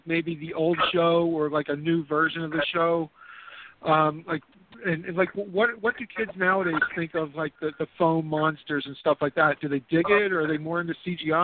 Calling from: Philadelphia, Pennsylvania, United States; Hi, Simon. … calling from Philadelphia.

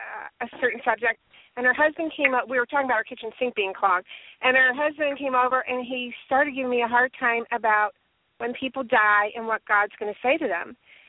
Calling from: Cleveland, Ohio, United States; I'm calling from Cleveland.

